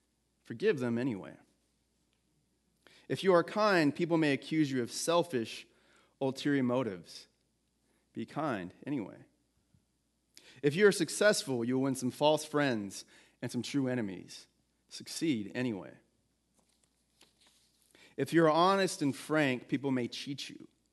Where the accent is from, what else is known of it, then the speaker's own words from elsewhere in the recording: Marble Falls, Texas, United States; Growing up in Marble Falls, Texas, for some reason, I was just on the main streets of Marble Falls.